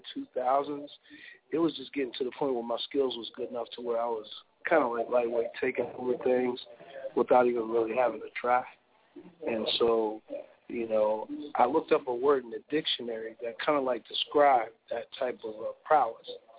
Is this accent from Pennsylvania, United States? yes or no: yes; Erie, Pennsylvania, United States; And this was back in Erie. If anybody didn't know, that's where I'm from. I'm from Erie. And so I got my foundation there